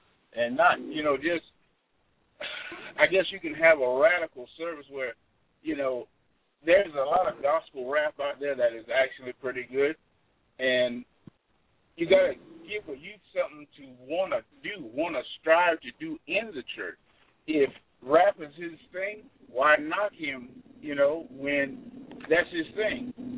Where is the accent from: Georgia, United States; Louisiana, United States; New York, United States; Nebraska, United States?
Georgia, United States; Lawrenceville; I'm from Lawrenceville, Georgia.